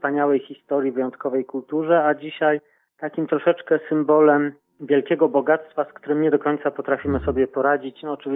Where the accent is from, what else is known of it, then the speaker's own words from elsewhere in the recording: Turew, Greater Poland Voivodeship, Poland; Ona wiązała się z miejscowością, z której pochodzę, z Turwią, a więc gniazdem rodowym Chłapowskich.